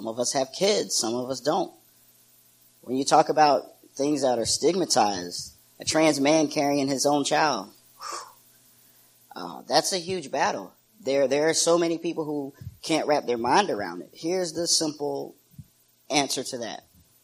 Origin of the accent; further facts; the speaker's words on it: South Carolina, United States; So I decided to stay home here, South Carolina. I transitioned here. I'm born and raised in South Carolina.